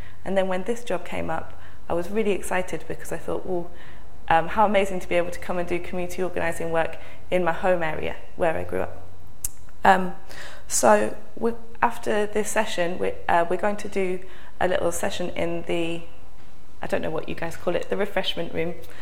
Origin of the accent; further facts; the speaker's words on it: Wellington, New Zealand; I grew up in Wellington with my mum and dad and my two sisters, and I grew up a Quaker.